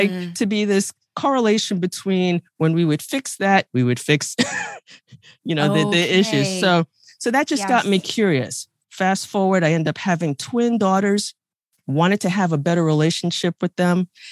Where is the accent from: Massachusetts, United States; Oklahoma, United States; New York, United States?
New York, United States; Bronx; I was born in the South Bronx, raised by Bronx, New York, raised by a single mom who immigrated from Jamaica.